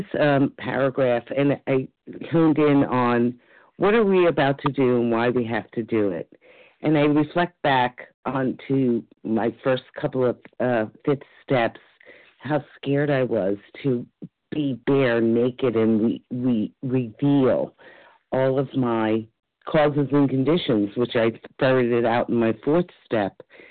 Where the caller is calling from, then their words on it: Florida, United States; and I'm calling from Florida.